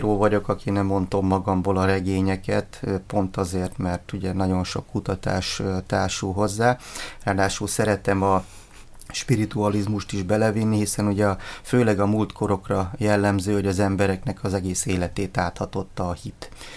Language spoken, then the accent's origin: Hungarian; Miskolc, Borsod-Abaúj-Zemplén, Hungary; Hát én a Diósgyőri vár mellett nőttem fel, tehát gyerekkoromban mindig ott szaladgáltam.